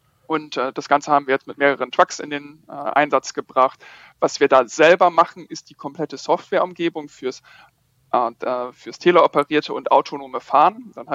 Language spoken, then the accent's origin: German; Northern Germany, Germany; Ich bin auch gebürtiger Norddeutscher